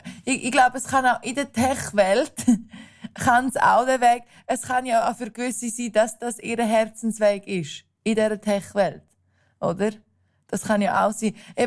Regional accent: Graubünden, Switzerland; Ich bin im Engadin aufgewachsen, in den Bergen. Dort braucht man das.

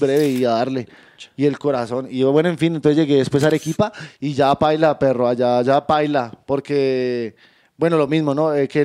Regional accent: Colombia; me hice la Lucas en Perú y de una para Colombia, corriendo porque yo me muero, pero en mi tierra

